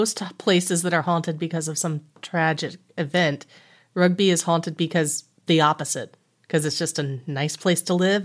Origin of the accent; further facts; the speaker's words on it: Tennessee, United States; I grew up in Tennessee, like you did